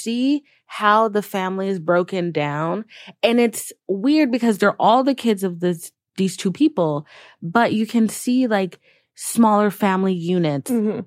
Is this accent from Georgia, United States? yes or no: yes; Georgia, United States; Yeah, same. All not Texas, but Georgia.